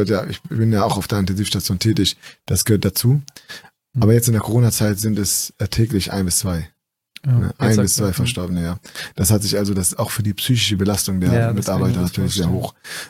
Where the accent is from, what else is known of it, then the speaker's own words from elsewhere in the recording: Aurich, Lower Saxony, Germany; also born or lived in Lebanon; now in Hamburg, Germany; Ich bin 37 Jahre alt. Gebürtig komme ich aus dem Libanon. Bin in Ostfriesland Aurich aufgewachsen. Nach meinem Abitur nach Hamburg gekommen